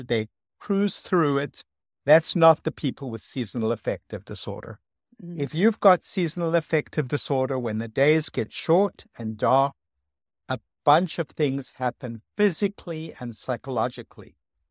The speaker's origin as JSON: {"language": "English", "country": "South Africa", "said": "You know, I came from South Africa, which is very sunny."}